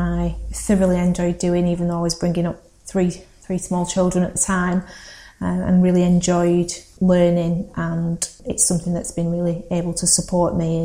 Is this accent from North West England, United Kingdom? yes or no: yes; Accrington, North West England, United Kingdom; And I grew up in Accrington, like I said, in the sort of South Accrington, Baxenden area. I was one of three.